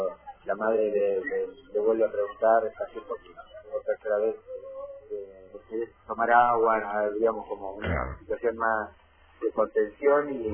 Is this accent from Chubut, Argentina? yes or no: no; Río Negro, Argentina; moved away as an adult; also born or lived in Caleta Olivia; now in Australia; Yo nací en Caleta Olivia, solamente tuve el nacimiento y mis padres en ese momento decidieron irse a Río Negro y yo me crié en Tierra Grande, y con los años ya grande decidí ir en Australia, y hace 17 años que vivo en Australia.